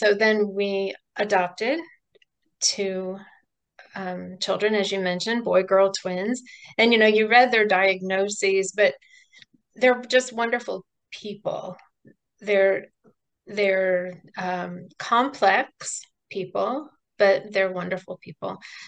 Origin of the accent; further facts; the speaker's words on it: Missouri, United States; Let's see, I will start with the fact that I was born and raised in Missouri. And as you mentioned, I still live in Missouri.